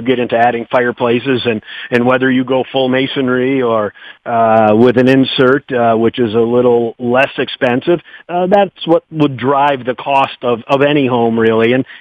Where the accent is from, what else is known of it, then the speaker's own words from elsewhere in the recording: New York, United States; Well, Chris, you know, like I said, I am from New York, but I am a Steeler fan, even after last night